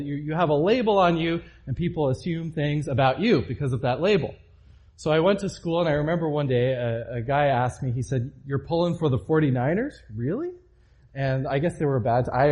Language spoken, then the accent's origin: English; Cape Town, Western Cape, South Africa; moved away as an adult; now in United States; I moved to America from a place which didn't have very harsh winters at all. I came from Cape Town, South Africa.